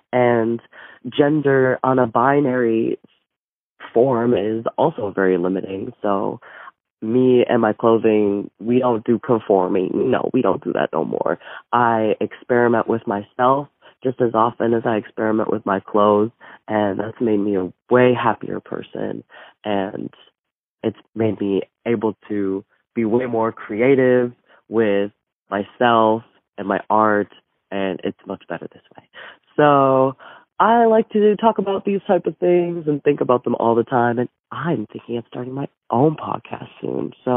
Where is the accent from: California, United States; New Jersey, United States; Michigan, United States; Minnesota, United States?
Minnesota, United States; Twin Cities; I'm from Minnesota, Twin Cities